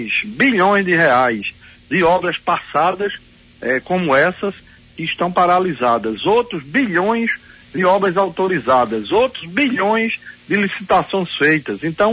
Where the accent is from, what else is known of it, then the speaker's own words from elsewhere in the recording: Limoeiro, Pernambuco, Brazil; lá na minha cidade de Limoeiro